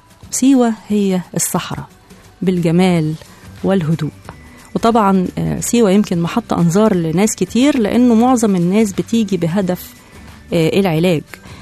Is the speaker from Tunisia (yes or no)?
no; Egypt; حقيقة احنا بلدنا مصر بلد جميلة جدا جدا جدا جدا